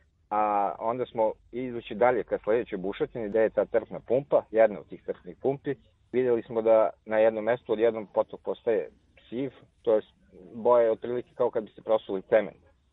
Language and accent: Serbian; Petrovac na Mlavi, Southern and Eastern Serbia, Serbia; ja sam iz druge opštine, ja sam iz Petrovca na Mlavi